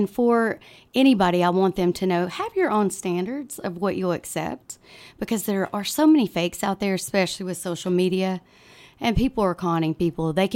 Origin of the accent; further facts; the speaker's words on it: Arkansas, United States; I drove through Arkansas, my home state.